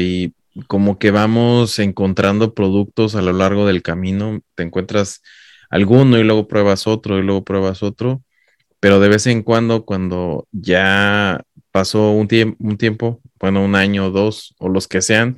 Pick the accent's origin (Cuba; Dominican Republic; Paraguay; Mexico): Mexico; los que somos de México.